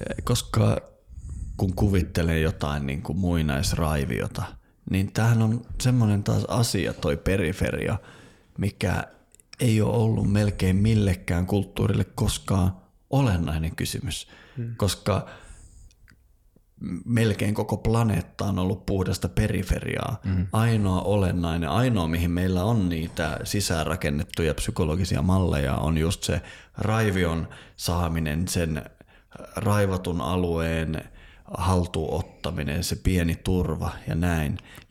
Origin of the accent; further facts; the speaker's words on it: Lapland, Finland; Mä oon tietysti Lapista kotoisin